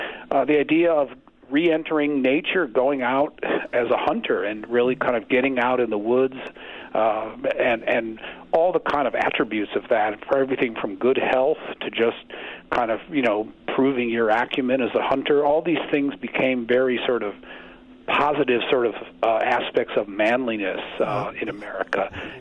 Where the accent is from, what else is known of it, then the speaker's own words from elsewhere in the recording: Minnesota, United States; I'm from Minnesota originally. I've actually spent time up in northern Wisconsin.